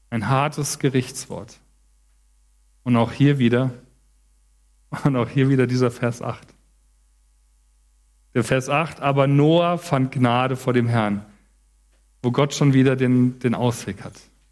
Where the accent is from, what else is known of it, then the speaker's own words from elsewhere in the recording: Frankfurt, Hesse, Germany; Ich komme ja aus Frankfurt und bin da auch in den Jugendkreis gegangen.